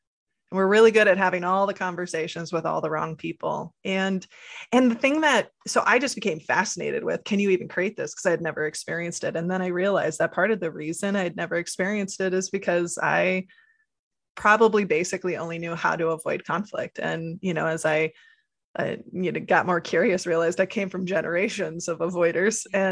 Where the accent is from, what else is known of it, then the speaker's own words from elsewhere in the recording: Midwest, United States; You know, growing up in the Midwest, you know, something we talk about a lot is the whole Midwest nice